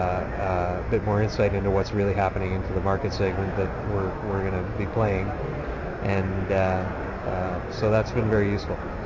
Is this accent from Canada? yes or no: yes; Canada; But the advantages about being Canadian are we have this weird ability, pathological ability, to focus and get stuff done